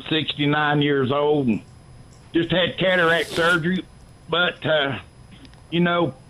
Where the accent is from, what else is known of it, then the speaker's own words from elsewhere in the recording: Jonesborough, Tennessee, United States; I'm from Jonesboro area in Tennessee, oldest town, and I love it up here.